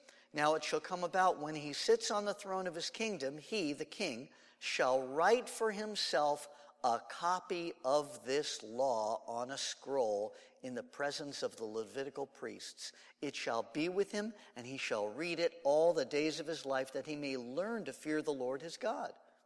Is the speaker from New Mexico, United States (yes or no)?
no; Los Angeles, California, United States; I don't know about horses. I'm from Los Angeles.